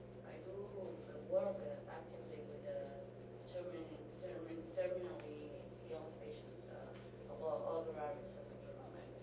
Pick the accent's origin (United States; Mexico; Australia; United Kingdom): Mexico; I'm from Mexico.